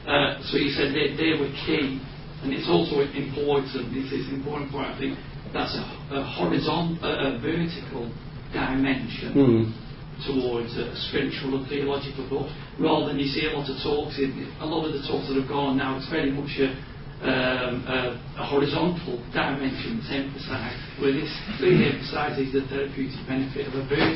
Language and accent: English; England, United Kingdom; from England.